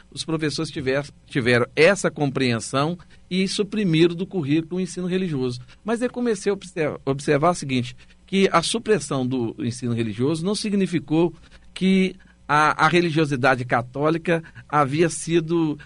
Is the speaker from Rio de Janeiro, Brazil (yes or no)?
no; Minas Gerais, Brazil; Então, por exemplo, eu sou mineiro. Bom, eu não sabia que eu tinha um sotaque carregado, né? A minha mineridade era tão forte